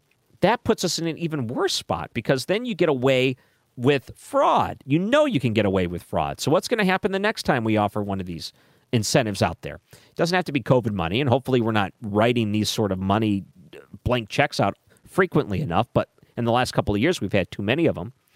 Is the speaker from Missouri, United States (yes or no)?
yes; Missouri, United States; I mentioned before, I come from Missouri